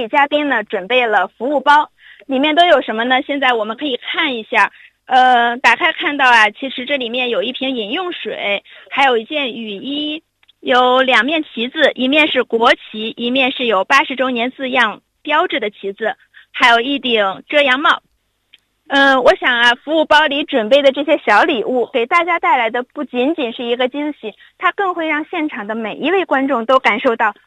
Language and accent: Chinese; Hebei, China; 那作为一名河北人呢